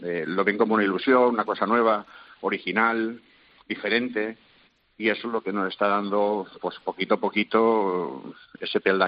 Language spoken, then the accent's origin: Spanish; Alcoy, Valencian Community, Spain; de donde somos nosotros, que somos de Alcoy